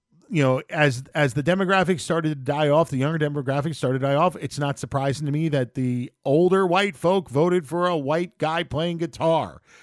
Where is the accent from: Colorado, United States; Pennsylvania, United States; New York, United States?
New York, United States; I mean, I'm from New York.